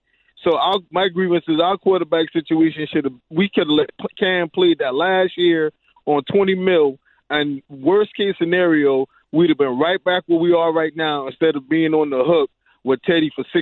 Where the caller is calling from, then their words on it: Charleston, South Carolina, United States; Hey, Donnie in the Carolinas. I'm calling from Charleston.